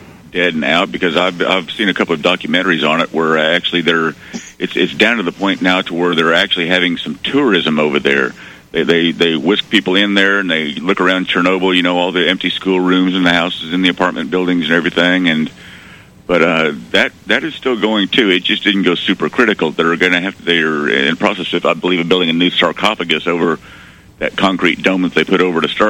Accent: Arkansas, United States; when I grew up in Arkansas, we had, you know, Nuclear One up there.

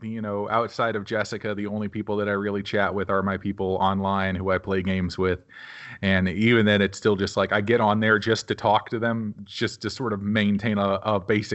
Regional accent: Illinois, United States; now in St. Louis, United States; Living in St. Louis and growing up in the Southern Illinois area, you know, we were always Cardinals fans.

